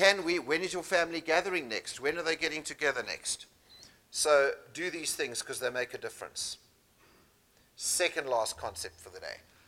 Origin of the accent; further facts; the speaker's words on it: South Africa; now in Canada; So when I moved to Canada from South Africa, when I immigrated in 2006, 2007, I decided I wasn't going to hang out with the South Africans